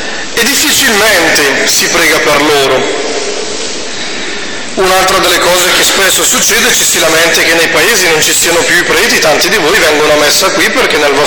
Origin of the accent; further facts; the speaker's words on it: Lombardy, Italy; Dalle mie parti, nella Bergamasca, si dice sempre bello avere il figlio del prete quando è il figlio della mia vicina.